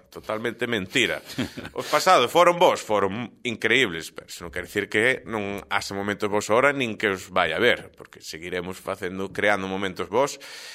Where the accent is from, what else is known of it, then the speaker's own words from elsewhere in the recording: Negreira, Galicia, Spain; todo mundo sabe que eu son de Negreira